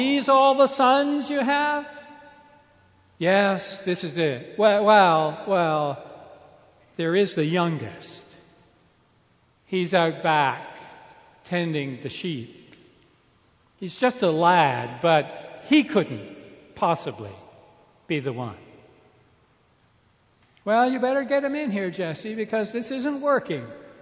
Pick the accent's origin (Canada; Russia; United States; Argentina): Canada; Toronto, Ontario; We love to cheer for the underdog. We're from Toronto.